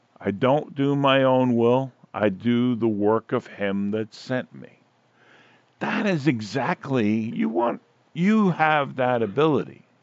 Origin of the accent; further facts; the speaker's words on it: Astoria, New York, United States; You know, when I was a kid, I was a kid from Astoria and Steinway Street.